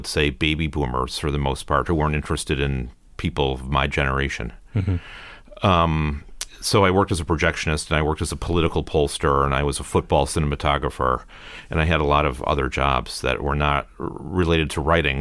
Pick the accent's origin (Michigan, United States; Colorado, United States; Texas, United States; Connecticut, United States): Connecticut, United States; Durham; I grew up in Central Connecticut. In a town called Durham, Connecticut.